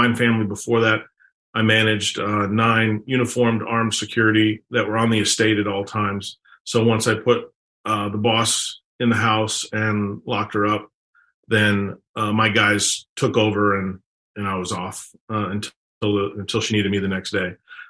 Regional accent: Fort Worth, Texas, United States; I decided I want to come back to Texas. So I was born and raised in Fort Worth.

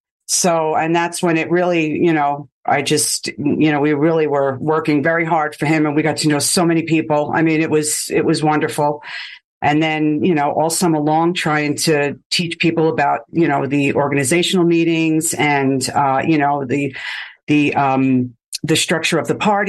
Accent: Bronx, New York, United States; moved away; Well, I'm from the Bronx, New York. I don't know if you can tell.

